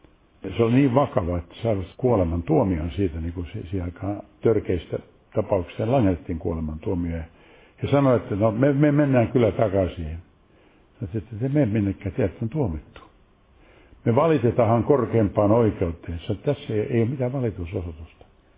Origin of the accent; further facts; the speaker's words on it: Helsinki, Uusimaa, Finland; Lapsuuteni Munkkiniemessä, se on hyvin merkittävä kaupunginosa Helsingissä